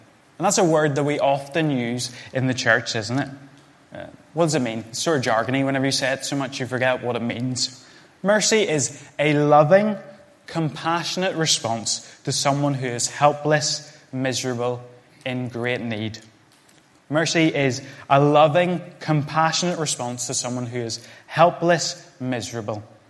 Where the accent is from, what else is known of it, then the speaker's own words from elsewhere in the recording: Northern Ireland, United Kingdom; My church, growing up in Northern Ireland